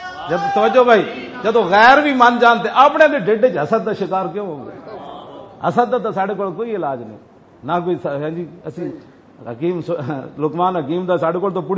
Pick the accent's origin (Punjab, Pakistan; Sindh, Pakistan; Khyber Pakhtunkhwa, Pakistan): Punjab, Pakistan; ہاں جی، میں بھی پنجابی ہوں.